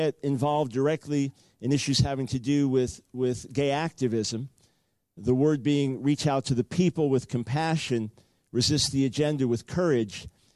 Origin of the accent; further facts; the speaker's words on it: United States; I'm an American preacher, and I'm on TV, and I don't exaggerate.